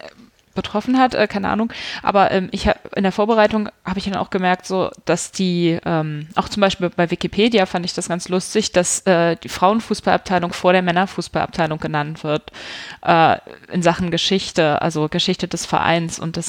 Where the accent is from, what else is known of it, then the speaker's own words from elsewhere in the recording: Hanover, Lower Saxony, Germany; ich komme aus Hannover